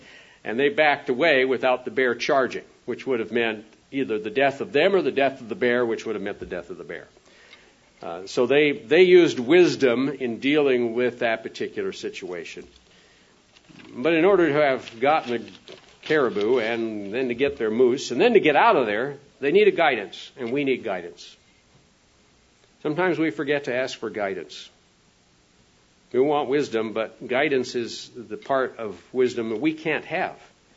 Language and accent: English; South Dakota, United States; And being a landlubber that I grew up being in South Dakota, I had no clue how in the world you could possibly sail into the wind.